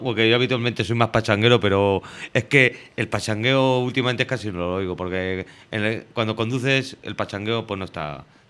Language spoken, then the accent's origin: Spanish; Spain; Pues, si somos españoles.